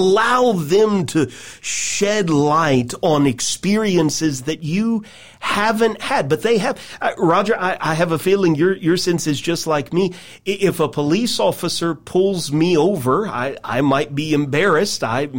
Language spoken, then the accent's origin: English; Nashville, Tennessee, United States; moved away as an adult; I grew up in Nashville, Tennessee. Ever since I was 19 years old, I have lived in the Midwest.